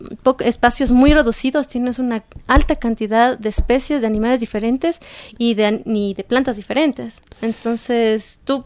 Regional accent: Ecuador; es un logro para nosotros como ecuatorianos en realidad

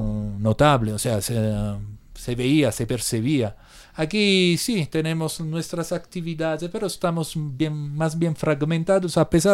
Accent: Italy; Spanish is a second language; moved away; also born or lived in Barcelona; somos muchos italianos aquí, pero parecemos todavía invisibles.

